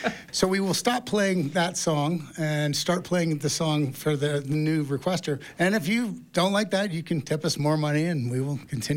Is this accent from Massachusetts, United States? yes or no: yes; Boston, Massachusetts, United States; I'm from the East Coast. I'm from Boston originally.